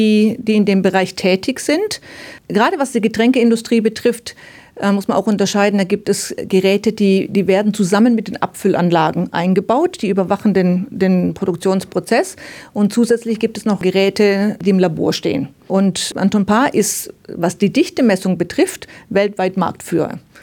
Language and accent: German; Aalen, Baden-Württemberg, Germany; Nein, ich komme aus Deutschland, das hast du genau richtig gehört. Aus Süddeutschland, aus Aalen in Baden-Württemberg.